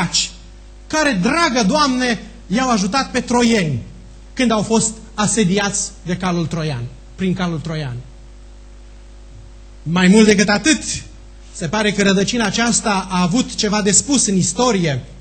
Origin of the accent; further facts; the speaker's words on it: Romania; Am fost gelos că sunt român